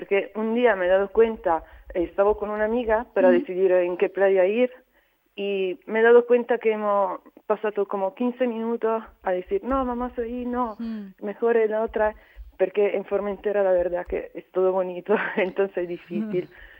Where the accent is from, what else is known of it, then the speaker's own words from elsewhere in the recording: Italy; Spanish is a second language; siendo italiana te mandan el fusol la primera vez